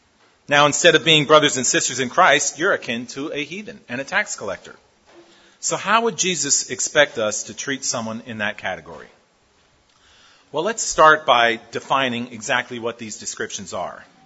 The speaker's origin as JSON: {"language": "English", "region": "Pennsylvania", "country": "United States", "tie": "born or raised there", "said": "Being in North Texas, I grew up in Pennsylvania, so we always used to say that February was the longest month of the year"}